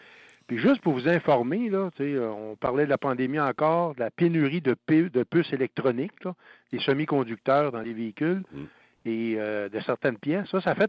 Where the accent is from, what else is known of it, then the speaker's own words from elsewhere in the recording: Quebec, Canada; c'est sûr que chez nous, au Québec, c'est quand même des véhicules qui se vendaient bien.